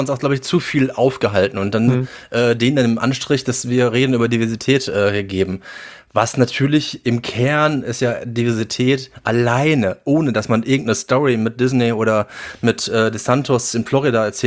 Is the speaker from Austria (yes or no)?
no; Gelsenkirchen, North Rhine-Westphalia, Germany; ich komme aus Gelsenkirchen Bismarck